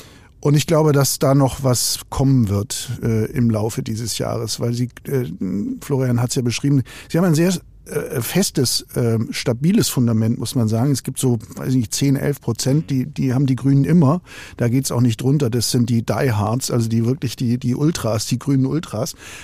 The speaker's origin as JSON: {"language": "German", "region": "Baden-Württemberg", "country": "Germany", "said": "auch in einem Land wie Baden-Württemberg, was ich jetzt nicht so als Protestland konnotiert habe, und ich komme aus der Gegend"}